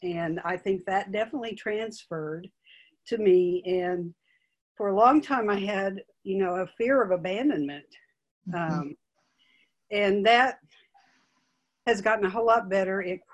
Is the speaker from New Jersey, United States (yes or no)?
no; Austin, Texas, United States; I'm from Austin, Texas.